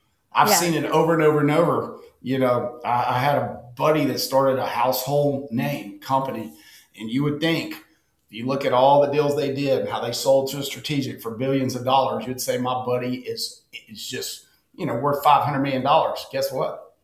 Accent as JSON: {"language": "English", "region": "Southern United States", "country": "United States", "said": "I'm biased. You can tell by the way I talk. I'm from the South. I love the South."}